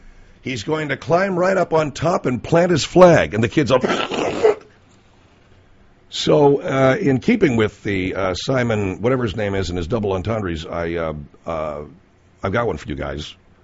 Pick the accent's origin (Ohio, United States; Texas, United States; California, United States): California, United States; Arcadia; If you grew up in Arcadia, California, like I grew up in Arcadia, California, you remember a truck that was driving throughout Arcadia during the 60s and the 70s.